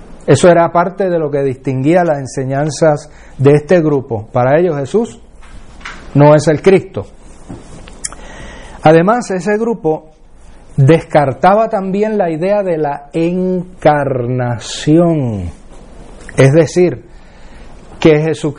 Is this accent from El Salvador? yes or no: no; Puerto Rico; Un querido profesor, amigo, en mi tierra, en Puerto Rico